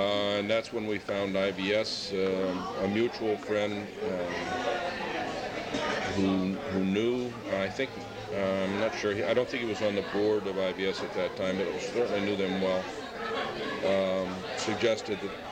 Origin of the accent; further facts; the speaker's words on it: Chicago, Illinois, United States; born there; also born or lived in Elgin / Dixon / Indiana / Michigan; I was actually born in Chicago as well.